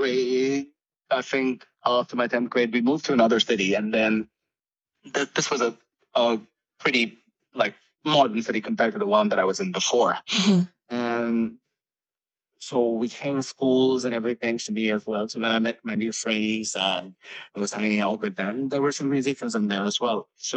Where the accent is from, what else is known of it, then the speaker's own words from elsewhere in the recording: India; moved away as an adult; also born or lived in United Kingdom; now in Dubai, United Arab Emirates; So I was born and raised in India. Then I went to UK for my education, so I was doing music there too. Then I moved to Dubai about 8 years ago